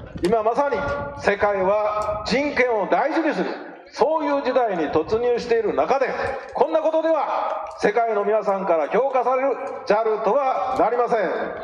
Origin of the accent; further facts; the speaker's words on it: Nikko, Tochigi, Japan; 私の地元は本日のように大変な寒風吹きすさぶ日光連山のふもと日光から今朝やってまいりました。